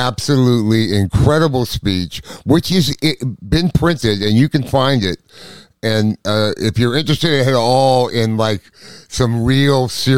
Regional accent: Massachusetts, United States; born there; And I was born in Massachusetts. And went up to Boston

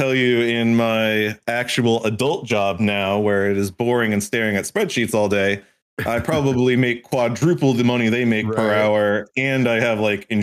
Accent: Connecticut, United States; No. So the lore with me is I grew up in Connecticut and then I kind of like bounced around a bit.

